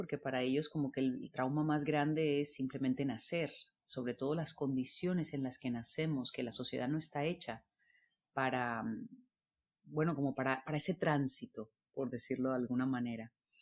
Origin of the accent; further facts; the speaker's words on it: Colombia; now in Barcelona, Spain; Ya me fui a vivir a Barcelona, yo soy colombiana, y me fui a vivir a Barcelona